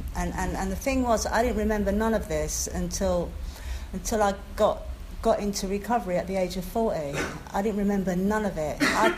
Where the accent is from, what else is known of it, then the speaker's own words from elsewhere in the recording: Yorkshire and the Humber, United Kingdom; also born or lived in London; my dad was a punter, and I was born in London. And when I was young, my dad stopped paying my mum for sex, so my grandmother ended up taking my mother back to Yorkshire, and I ended up a mixed race, right?